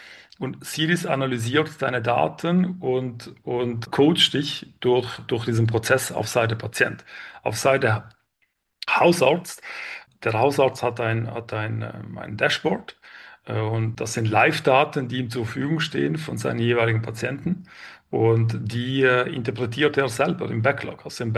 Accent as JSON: {"language": "German", "country": "Switzerland", "accent": "Swiss", "said": "trotz meinem Schweizer Akzent und meiner Stimme."}